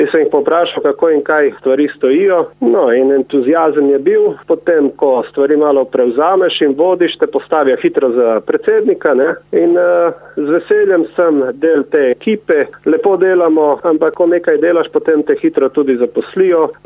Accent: Slovenian Littoral, Slovenia; Ja, Primorci smo, zato je tudi ljubimo.

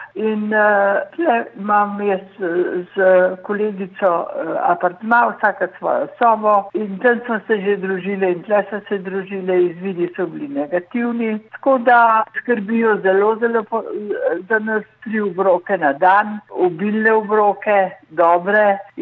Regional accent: Kranj, Upper Carniola, Slovenia; doma sem iz Kranja. Stara sem pa, hmal bom 88, če malo manjka.

